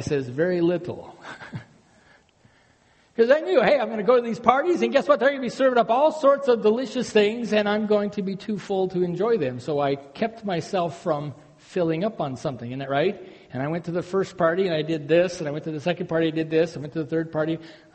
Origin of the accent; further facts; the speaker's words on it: United States; I was raised on the Smith River. Every year, we lost somebody in that river, just like the Rogue.